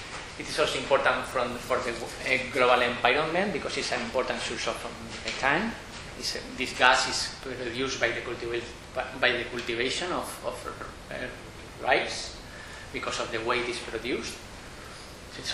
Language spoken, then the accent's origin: English; Spain; And you know, I'm from Spain